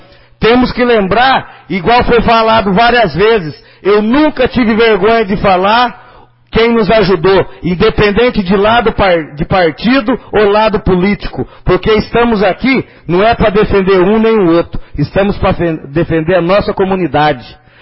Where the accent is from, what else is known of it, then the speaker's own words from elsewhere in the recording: Jataizinho, Paraná, Brazil; nasci, vivi e vou morrer em Jataizinho.